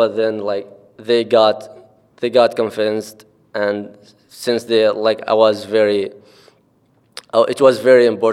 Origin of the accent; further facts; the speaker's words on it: Oman; English is a second language; now in Dubai, United Arab Emirates; I'm from Oman. I'm originally from Oman. I live now in Dubai with my brother.